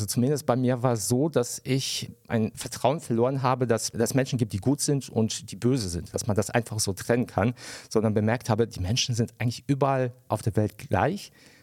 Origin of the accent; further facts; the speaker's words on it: Poland; now in Germany; Ich bin in Polen geboren worden, dann kamen wir nach Deutschland.